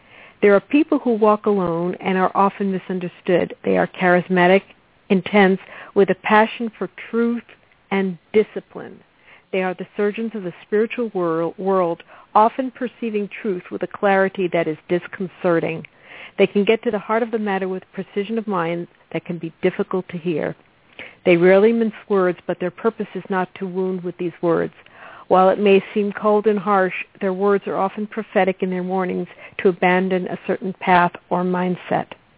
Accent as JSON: {"language": "English", "town": "New York City", "region": "New York", "country": "United States", "tie": "born or raised there", "accent": "New York twang", "said": "New York City."}